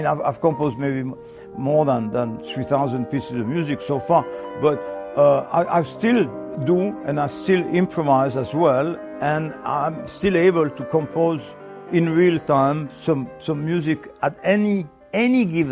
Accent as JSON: {"language": "English", "country": "Switzerland", "said": "Since I come from Switzerland originally"}